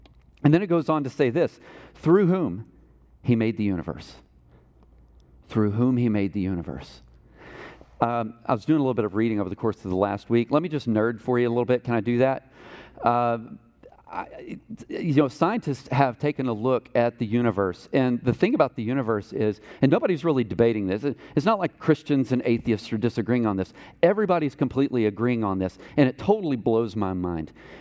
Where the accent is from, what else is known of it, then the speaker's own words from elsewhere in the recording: Texas, United States; And I'm like, we're from Texas.